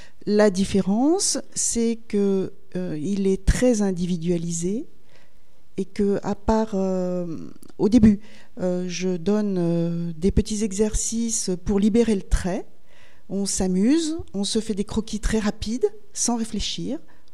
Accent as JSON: {"language": "French", "town": "Saint-Étienne", "region": "Auvergne-Rhône-Alpes", "country": "France", "said": "parce que je suis originaire de Saint-Étienne."}